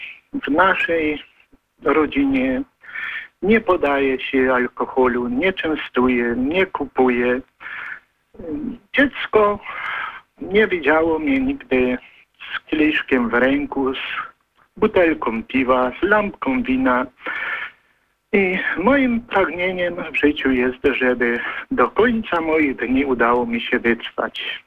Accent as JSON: {"language": "Polish", "town": "Łańcut", "region": "Subcarpathian Voivodeship", "country": "Poland", "said": "Jestem z Łańcuta, z Podkarpacia."}